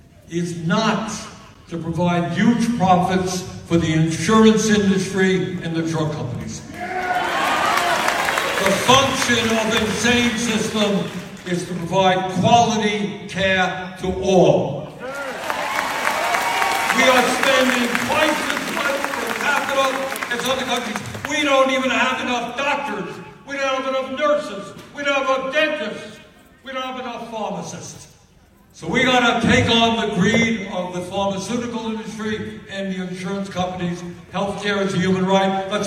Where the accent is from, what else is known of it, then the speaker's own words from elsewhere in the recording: Vermont, United States; Now, I come from Vermont. Well, I think if I'm from Vermont doing a town meeting here